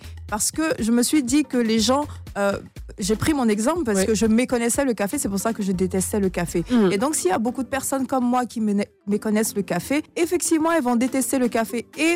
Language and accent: French; Montagnes, Côte d’Ivoire; also born or lived in abroad; Et quand je suis venue en Côte d'Ivoire, je suis partie dans ma région naturellement.